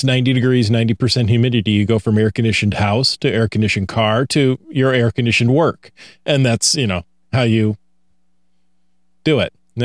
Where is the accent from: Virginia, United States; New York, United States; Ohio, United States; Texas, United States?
Ohio, United States; You know, I grew up in Ohio and I would always tell people, and I still will.